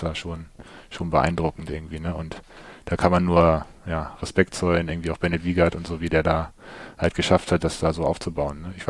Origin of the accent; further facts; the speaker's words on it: Loccum, Lower Saxony, Germany; also born or lived in Neustadt am Rübenberge; Weil Loccum ist nämlich das Dorf, wo ich halt, wie gesagt, aufgewachsen bin und da gibt es halt nur kein Krankenhaus.